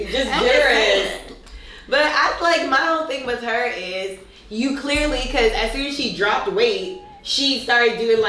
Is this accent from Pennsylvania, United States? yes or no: yes; Pittsburgh, Pennsylvania, United States; also born or lived in Ohio; And I went to high school in Ohio because I went to boarding school, but I'm actually from Pennsylvania, like Pittsburgh area-ish.